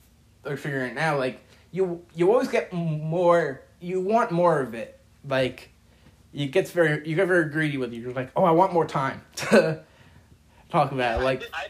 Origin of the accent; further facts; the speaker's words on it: Wall Township, New Jersey, United States; now in Ocean, United States; Well, I'm from Wall Township. I live in Ocean now